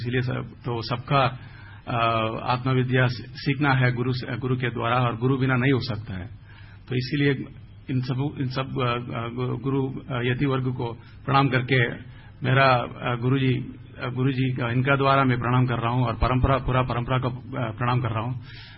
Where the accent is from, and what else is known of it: South India, India; Hindi is a second language